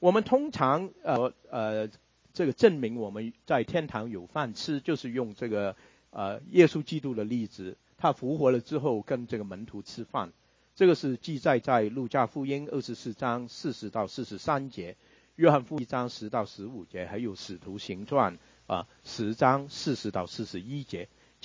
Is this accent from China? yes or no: yes; China; 在圣经里面食物也是很重要啊，跟我们中国人一样啊